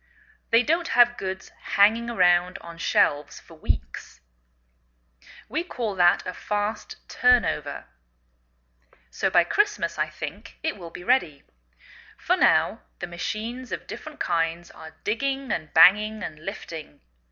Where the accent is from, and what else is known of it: England, United Kingdom; now in United States